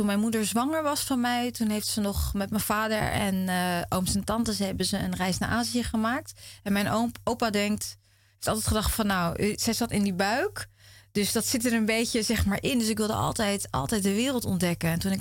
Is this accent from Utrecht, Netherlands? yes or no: no; Krimpen aan den IJssel, South Holland, Netherlands; Maar echt Krimpen is echt de plek waar ik ben opgegroeid. Mijn opa en oma zijn daar uiteindelijk ook gaan wonen.